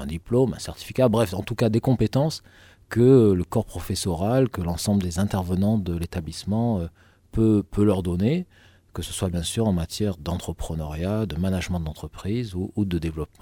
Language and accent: French; Cassis, Provence-Alpes-Côte d'Azur, France; Je suis marseillais, je dis ça par simplicité, mais je suis en fait cassidin. Cassis est une petite ville près de Marseille, donc dans tous les cas, méditerranéen